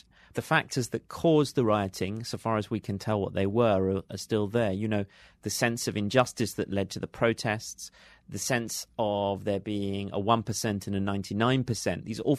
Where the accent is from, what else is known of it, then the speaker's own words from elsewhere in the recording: London, United Kingdom; I mean, I remember the experience as just a Londoner at that time.